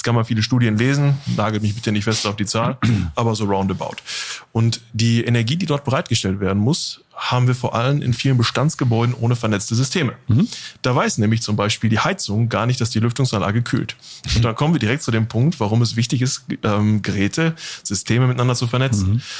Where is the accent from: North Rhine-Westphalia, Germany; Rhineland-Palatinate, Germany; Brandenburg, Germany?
North Rhine-Westphalia, Germany; Wanne-Eickel; born there; now in Recklinghausen, Germany; Ich wohne mittlerweile in Recklinghausen, genau. Ich bin aber gebürtiger Wanne-Eickler, was man so im offiziellen Herne bezeichnen würde. Aber das ist bei mir so eine Art No-Go. Also wenn Wanne-Eickel geboren, genau. Aber wohnhaft in Recklinghausen.